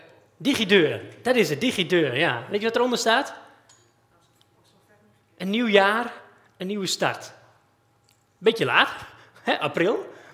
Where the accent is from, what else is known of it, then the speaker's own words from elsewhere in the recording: Almelo, Overijssel, Netherlands; voor degenen die me niet kennen. En ik kom uit Almelo.